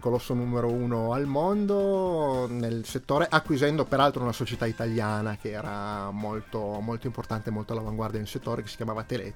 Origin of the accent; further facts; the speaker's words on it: Savigliano, Piedmont, Italy; nella mia città natale, Savigliano